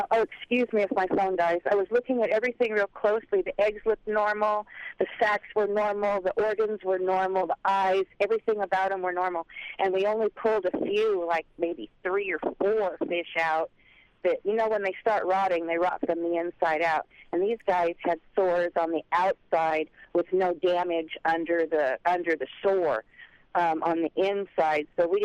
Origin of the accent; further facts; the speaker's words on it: Fairbanks, Alaska, United States; born there; I was born up in Fairbanks, and I get to know the beaches, you know, when I go.